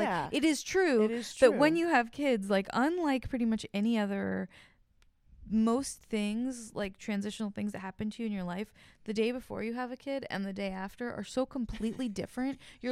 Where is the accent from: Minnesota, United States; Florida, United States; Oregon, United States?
Oregon, United States; I mean, I'm from Oregon, so it's got to be raining pretty hard for me to get the umbrella out.